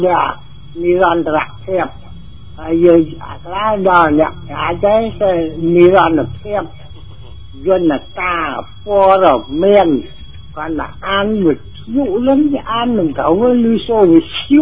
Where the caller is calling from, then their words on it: Kampong Speu, Cambodia; ខ្ញុំមកពីកំពង់ស្ពឺមកមក